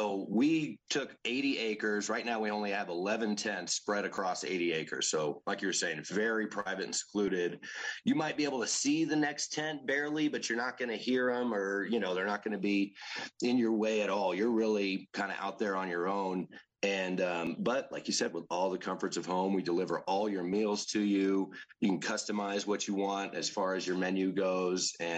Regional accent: Victor, Colorado, United States; I was born in Victor near Cripple Creek. Mm-hmm. Born and raised Colorado native, and love the outdoors

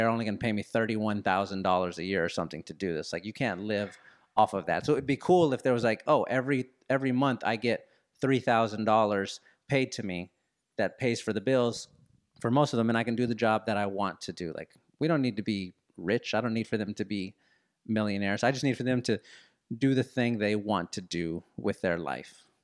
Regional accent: San Antonio, Texas, United States; Like, I grew up on the south side of San Antonio. Every room that I walked into, every classroom, every barbershop, every restaurant looked like me.

